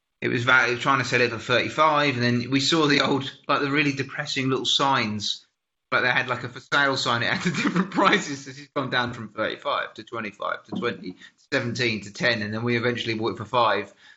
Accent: England, United Kingdom; That's one of the weird things, like learning any languages as an English.

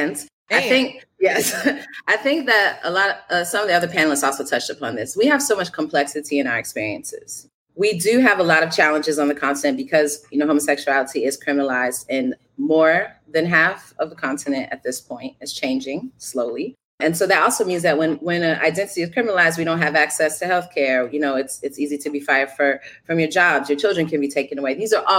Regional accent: United States; But I'm also Senegalese, so I'm also West African. And coming up, growing up in the States and coming out as a queer person, I did not have a lot of queer African community here in Chicago.

